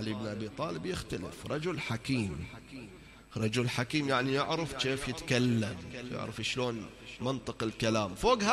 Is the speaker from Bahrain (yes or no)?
yes; Bahrain; مسجد الخميس من أقدم المساجد عندنا في البحرين الموجودين